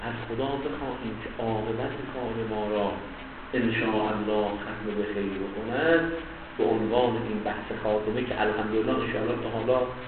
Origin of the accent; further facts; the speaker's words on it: Iran; ما ایرانی هستیم